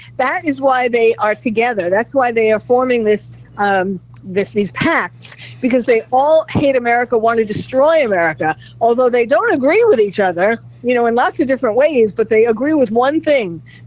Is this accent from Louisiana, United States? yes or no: no; New York, United States; and I'm from New York originally, and that is a rather woke area.